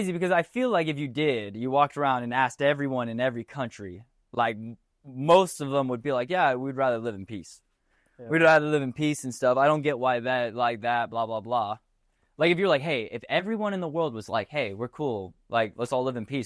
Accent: United States; now in abroad; I'm American. I love my country, and I want to see my country standing strong as one.

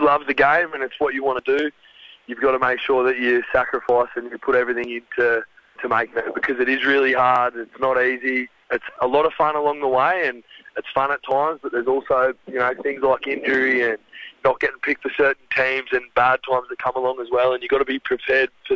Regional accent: Tathra, New South Wales, Australia; being Indigenous myself, it's great to see, you know, how supportive the game in general is, but for my hometown to run out in a jersey and, you know, the Scott family, they're so involved in Tathra

